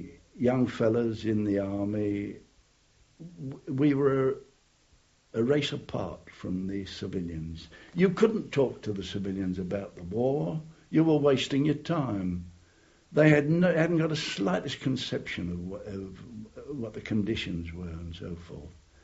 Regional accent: Woolwich, London, United Kingdom; Well, my hometown was Woolwich.

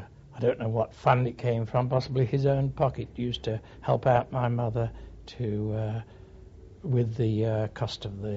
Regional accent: Rugby, West Midlands, United Kingdom; born there; Oh, I was born in Rugby in 1914.

